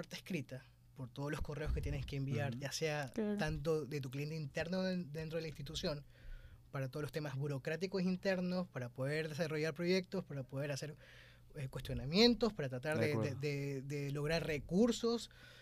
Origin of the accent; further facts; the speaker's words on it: Ecuador; also born or lived in Chile; Yo vengo de allá, o sea, yo crecí acá en Ecuador, pero uh-huh. nací allá.